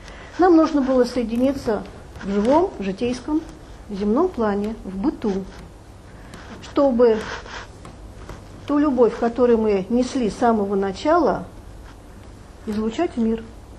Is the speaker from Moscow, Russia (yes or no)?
yes; Moscow, Russia; формально он жил в Челябинске, он сибиряк, формально я москвичка